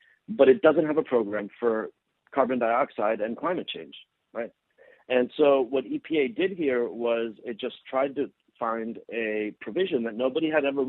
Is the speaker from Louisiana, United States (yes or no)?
no; Colorado Springs, Colorado, United States; born there; I was born in Colorado Springs, by the way.